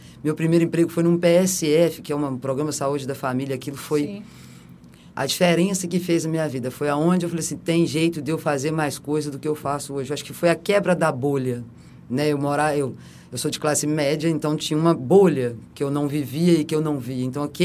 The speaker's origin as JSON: {"language": "Portuguese", "region": "Minas Gerais", "country": "Brazil", "said": "Eu venho de Minas, sou uma menina, filha de uma professora, de um torneiro mecânico, neta de agricultores"}